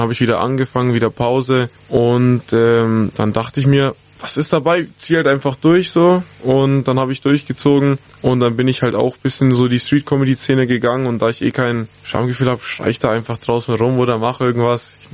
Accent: Rothenburg, Bavaria, Germany; Rothenburg, das ist ja meine Heimatstadt

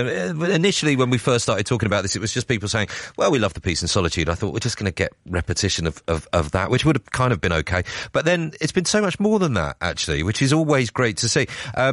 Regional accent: Guyana; I always loved fishing as a child, growing up in Guyana.

